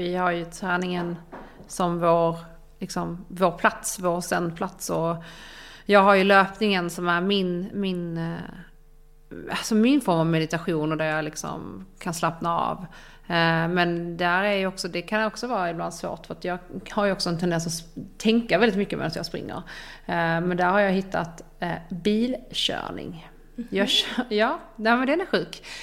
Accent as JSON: {"language": "Swedish", "town": "Ystad", "region": "Skåne", "country": "Sweden", "lives_now": "Stockholm, Sweden", "said": "Jag har ju kört till Ystad där jag är ifrån, där mina föräldrar bor."}